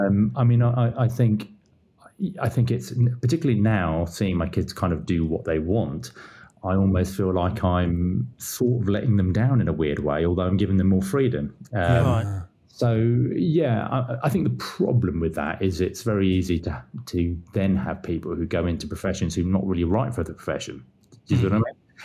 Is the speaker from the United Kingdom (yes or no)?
yes; Worcester, West Midlands, United Kingdom; we basically grew up in Worcester, near somewhere in Malvern, somewhere like that, the Malvern Hills or something.